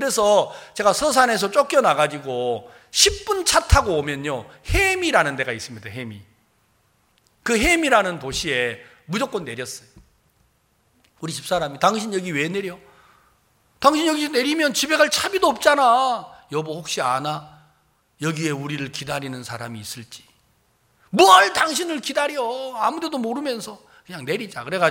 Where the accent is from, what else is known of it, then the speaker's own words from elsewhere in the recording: Wando, South Jeolla, South Korea; 저는 고향이 전라남도 완도입니다.